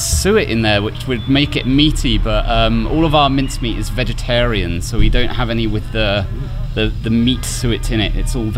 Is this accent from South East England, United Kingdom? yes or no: yes; Portsmouth, South East England, United Kingdom; now in Chicago, United States; Pompey, the nice south coast.